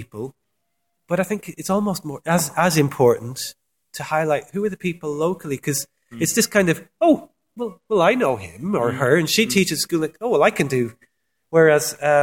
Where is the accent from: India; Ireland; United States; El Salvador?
Ireland; now in England; I wasn't born in England. I was born in Ireland, and I grew up largely in Ireland, and then came over to England.